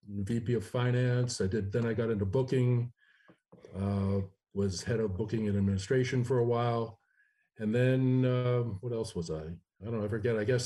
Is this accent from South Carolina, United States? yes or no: no; West Chester, Pennsylvania, United States; I grew up in Westchester, about 25 miles west of Philly. Went to Westchester High School, college in Lancaster at Franklin and Marshall, and majored in accounting because my parents said I could add.